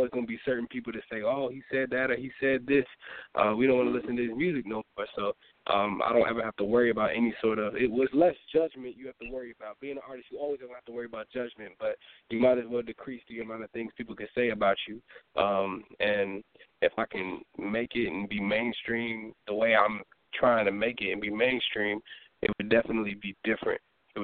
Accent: Chicago, Illinois, United States; and then I came back to Chicago, but I am from the Chicago area.

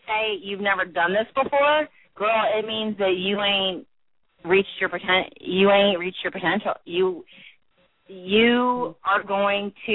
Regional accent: Virginia, United States; now in California, United States; I grew up in Virginia. So I know I'm in California, but I actually know Atlanta.

